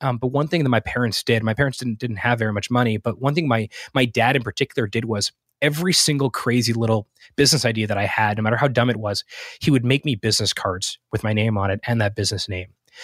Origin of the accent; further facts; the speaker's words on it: Boca Raton, Florida, United States; also born or lived in Montreal, Canada; So I was born in Montreal in Canada. I grew up in South Florida, Boca Raton. I went to school there as a kid.